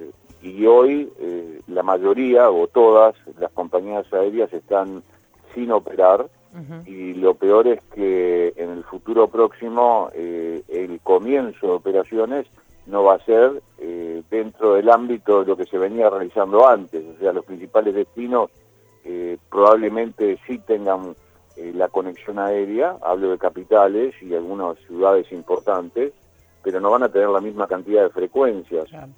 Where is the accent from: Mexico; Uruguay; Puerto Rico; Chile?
Uruguay; trabajando en una agencia de viajes en la Argentina, por más que soy uruguayo